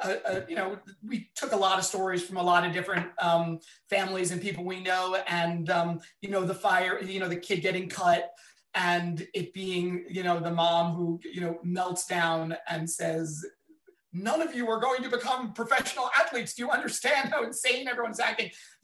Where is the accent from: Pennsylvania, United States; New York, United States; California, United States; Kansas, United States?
Pennsylvania, United States; Philadelphia; I'm from Philadelphia, so I think it's got to be the Rocky and all the Rocky movies for me.